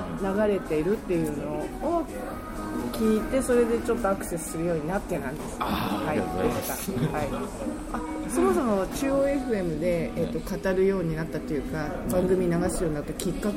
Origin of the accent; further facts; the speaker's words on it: Tokyo, Japan; born there; そこを生で見たのことは今まで全然私東京生まれだからなくって